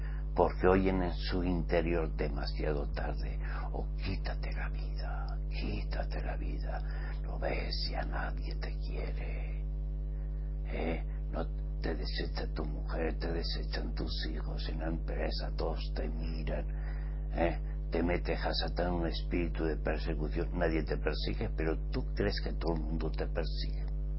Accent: Pamplona, Navarre, Spain; Y yo estaba perdido ahí en España. Yo estaba perdido ahí en mi tierra. En Pamplona, Navarra.

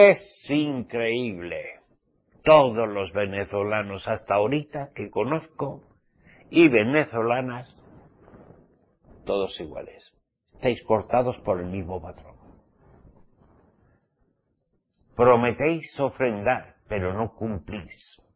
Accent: Spain; en mi tierra, en España

